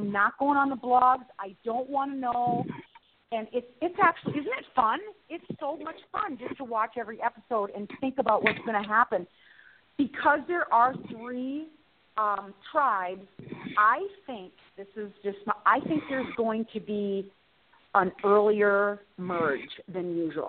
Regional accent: South Dakota, United States; I just think that they thought I was some hick from South Dakota. You know, like, oh, my gosh, small-town gal from South Dakota, what?

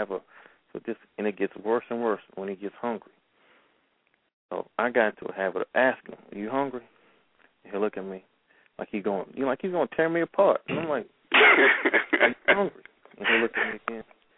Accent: Suitland, Maryland, United States; growing up in Suitland, Maryland, I had a friend named Rod.

